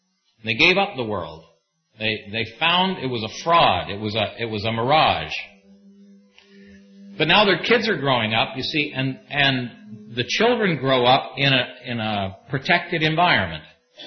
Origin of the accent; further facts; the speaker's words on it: Canada; It's like, what's a Canadian? Well, we're not Americans. So we're not British. We're not French.